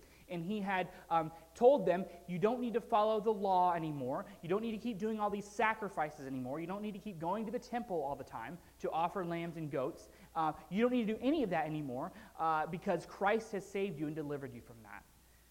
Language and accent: English; United States; just the good benefits I have of being an American.